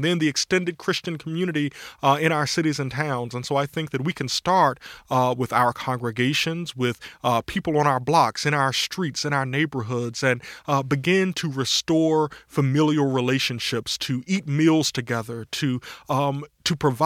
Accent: Williamston, United States; I grew up in the Mount Shiloh Missionary Baptist Church in Williamston, the church that I returned to pastor.

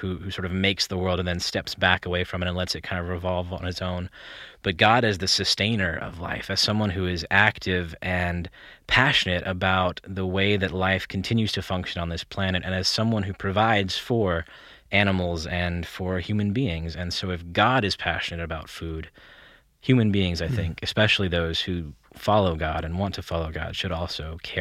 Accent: Wyoming, United States; I grew up in Wyoming, which is kind of like how everybody imagines that it is. It was a small town

